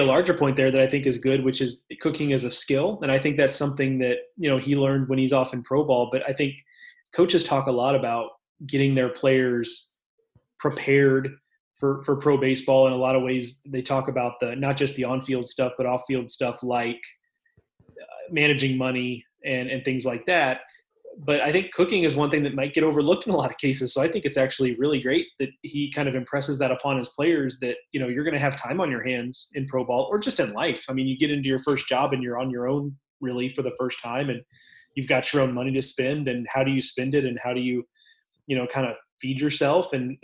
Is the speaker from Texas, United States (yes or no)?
yes; Texas, United States; I mean, I'm a Texan, so I'm inclined to give the benefit of the doubt to places in Texas